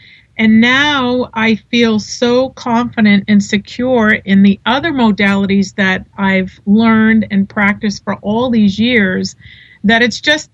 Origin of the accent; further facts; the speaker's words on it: Boston, Massachusetts, United States; I grew up in Boston. You can probably hear the accent.